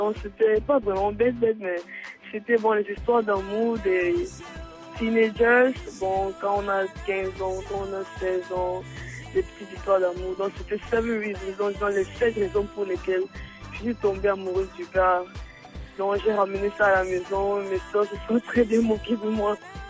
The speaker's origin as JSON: {"language": "French", "country": "Cameroon", "said": "je suis camerounaise."}